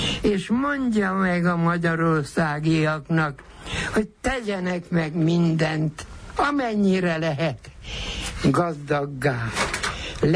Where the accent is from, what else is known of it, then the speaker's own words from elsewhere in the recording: Romania; nekem az, hogy én magyar állampolgár is vagyok, nem csak román, kérem szépen, hiszen magyar vidéken születtem, magyar közösségben éltem le az életemet, magyar közösségben lakok, városra nem költöztem, falura költöztem